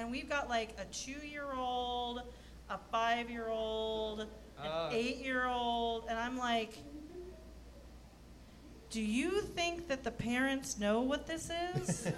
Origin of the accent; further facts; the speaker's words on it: Easton, Pennsylvania, United States; Because, okay, so I was in Allentown because I'm from Easton.